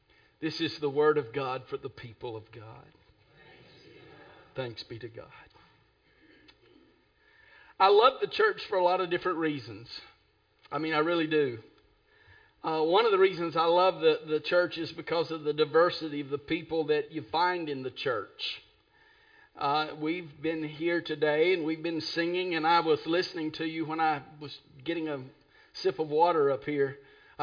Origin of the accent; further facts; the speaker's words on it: Texas, United States; born there; I mean, I was born in Texas. You can tell a Texan, but you can't tell him much.